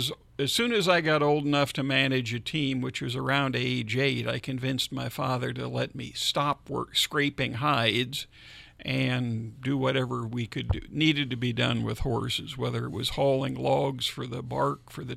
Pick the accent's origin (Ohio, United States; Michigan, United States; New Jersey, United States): Ohio, United States; Georgetown; Many more recollections of growing up in Georgetown.